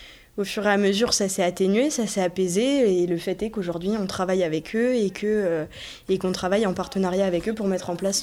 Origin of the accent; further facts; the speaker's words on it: Arras, Hauts-de-France, France; moi je suis d'Arras Sud